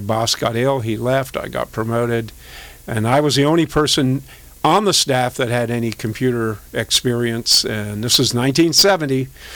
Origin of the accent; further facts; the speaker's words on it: England, United Kingdom; born there; I was born in England, and I went back to...